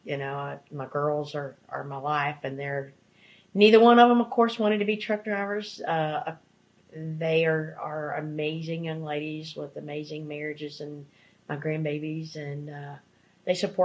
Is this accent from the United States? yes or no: yes; North Carolina, United States; I'm from the Blue Ridge Mountains in North Carolina